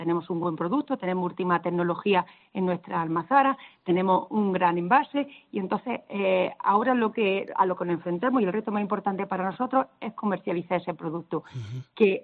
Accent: Huesa, Andalusia, Spain; no solo en mi pueblo, en Huesa, sino en todos los pueblos de la provincia de Jaén

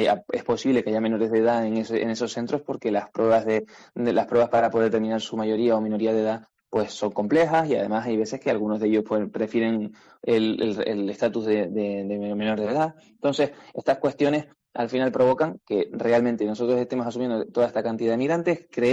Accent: Canary Islands, Spain; nos entendemos a nosotros mismos como canarios

